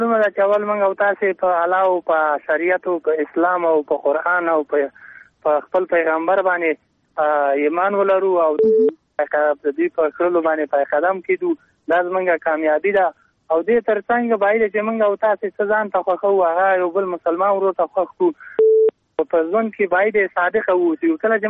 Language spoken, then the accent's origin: Pashto; Parwan, Afghanistan; دا پروان ولایت غربان شینوار ولسوالۍ نه.